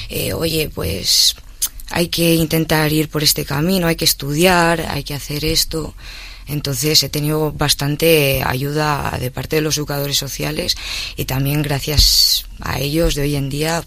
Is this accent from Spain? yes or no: yes; La Rioja, Spain; soy la primera riojana que ha ido a la Fashion Week.